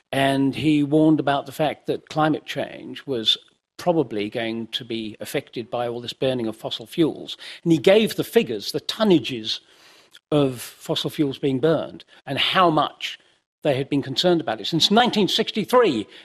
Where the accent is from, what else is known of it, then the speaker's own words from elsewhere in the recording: Austria; English is a second language; because I was growing up in Austria